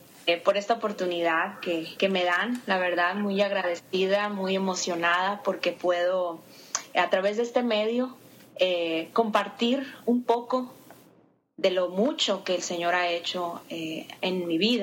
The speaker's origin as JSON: {"language": "Spanish", "town": "Hermosillo", "region": "Sonora", "country": "Mexico", "said": "tengo 26 años, soy mexicana, soy originaria de México, del norte de México, de Sonora, así se llama mi estado. Mi ciudad se llama Hermosillo."}